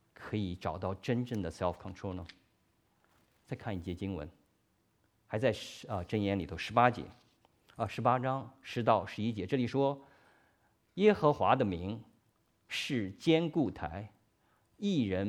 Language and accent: Chinese; Xi'an, Shaanxi, China; 因为古时候这个城墙我是从西安来的，对吧？西安那个城墙非常的雄伟也漂亮